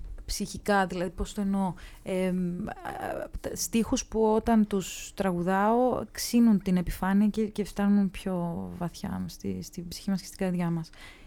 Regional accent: Cyprus; moved away; ήταν ο λόγος που έφυγα από την Κύπρο, γιατί η Κύπρος είναι ένα μικρό νησί με μια πολύ πολύ πολύ μικρή αγορά και δισκογραφική παραγωγή.

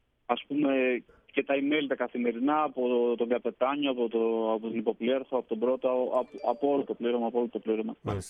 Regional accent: Logos, Thessaly, Greece; Από το Λόγκο Στρικάλων.

